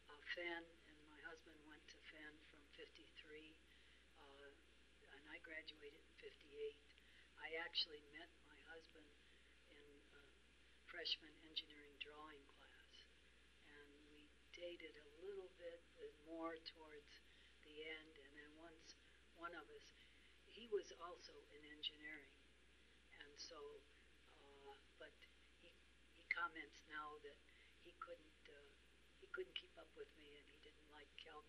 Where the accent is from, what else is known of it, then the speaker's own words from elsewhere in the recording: Cleveland, Ohio, United States; also born or lived in St. Louis, Missouri; I was born in St. Louis, Missouri, and I'm the only child. We lived there probably less than a year, and my father thought that he could get work in Ohio, and so they moved to Cleveland, Ohio